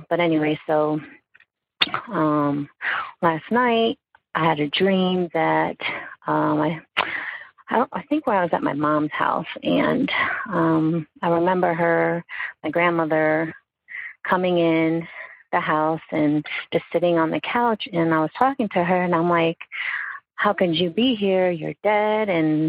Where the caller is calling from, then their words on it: Bristol, Connecticut, United States; I am calling from Bristol, Connecticut.